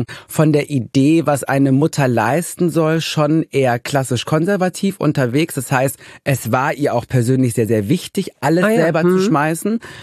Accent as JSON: {"language": "German", "region": "North Rhine-Westphalia", "country": "Germany", "tie": "born or raised there", "said": "Ich komme ja auch aus dem Ruhrgebiet, ne?"}